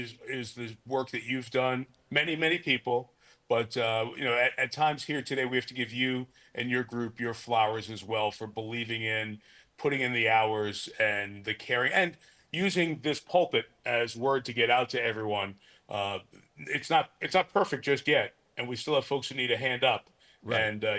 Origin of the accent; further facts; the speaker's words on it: New York, United States; now in Detroit, United States; I'm from New York, but most of my life now has been lived here, and happily so.